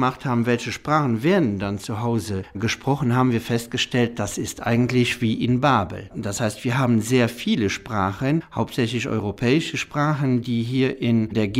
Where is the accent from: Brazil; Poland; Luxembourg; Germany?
Luxembourg; für mich zum Beispiel als Luxemburger.